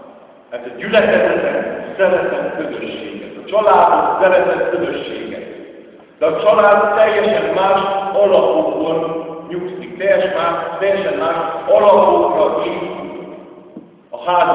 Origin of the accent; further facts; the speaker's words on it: Transylvania, Romania; először Erdélyi száz, utána a román és utána keresztjén, tehát mindig nekünk oda kell tenni azt, hogy magyarok vagyunk.